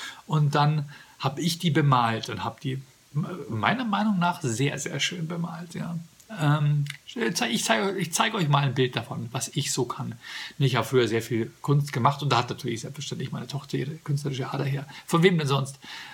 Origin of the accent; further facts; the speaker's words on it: Ingolstadt, Bavaria, Germany; weil bei uns in Ingolstadt so viele Autos mit dem Kennzeichen HN rumgefahren sind